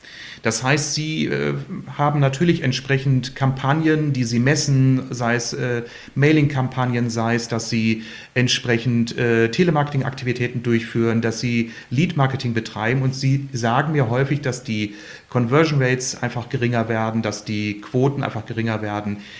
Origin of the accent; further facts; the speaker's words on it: Bielefeld, North Rhine-Westphalia, Germany; born there; now in Herford, Germany; gebürtiger Bielefelder, lebe jetzt in Herford